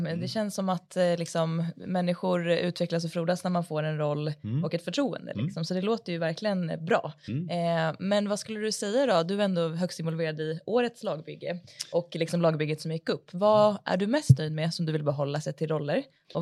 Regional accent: Leksand, Dalarna County, Sweden; Ja, jag kommer ju från Leksand, ska ju sägas. Så att... fostrade Leksand men blev gnagare.

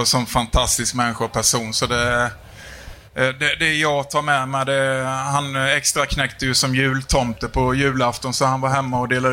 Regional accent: Oskarshamn, Kalmar County, Sweden; moved away as an adult; now in Jönköping, Sweden; Ja, jag spelade i Oskarshamn rätt ung.

